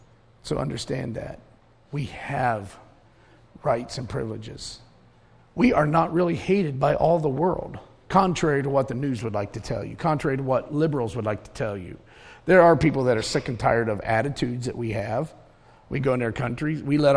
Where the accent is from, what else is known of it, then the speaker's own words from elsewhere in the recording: United States; I'm not an Israeli. I'm an American. I'm a Christian.